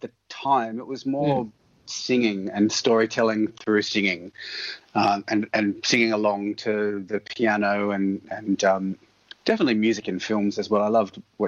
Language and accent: English; Sydney, New South Wales, Australia; I am a Sydney-sider, born in Sydney. I was born in Auburn Hospital in Sydney and grew up in Western Sydney when I was very young. Our family lived in Mount Druitt and then Blacktown. And then I think from the age of 2 till about 19, I lived in a suburb called Greystanes.